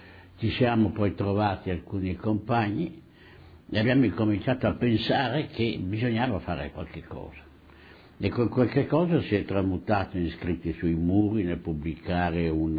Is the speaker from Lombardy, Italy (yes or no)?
yes; Bergamo, Lombardy, Italy; born there; sono nato a Bergamo l'11 luglio del 1918 e vado avanti nella mia vita.